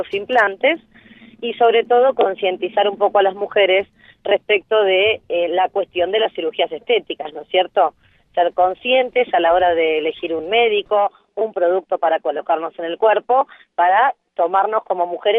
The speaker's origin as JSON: {"language": "Spanish", "country": "Argentina", "said": "Bueno, ustedes como saben, yo soy argentina, soy abogada."}